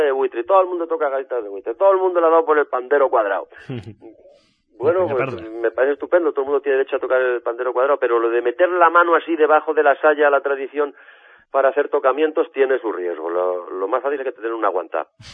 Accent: La Maya, Castile and León, Spain; los discos anteriores los habíamos presentado en la plaza de mi pueblo, en La Maya

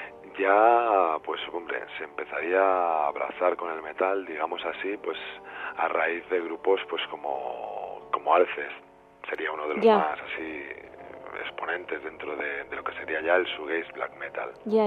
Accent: Cantabria, Spain; pues mi tierra, pues Cantabria

